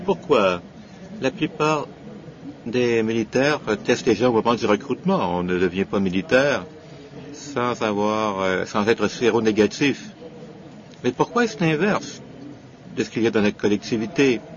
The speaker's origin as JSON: {"language": "French", "country": "Uganda", "said": "chez moi en Ouganda, nous avons des camps de soldats"}